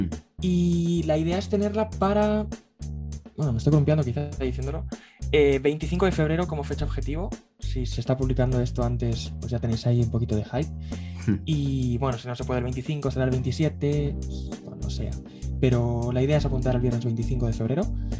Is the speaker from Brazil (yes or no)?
no; Eibar, Basque Country, Spain; soy aficionado del Eibar, soy armero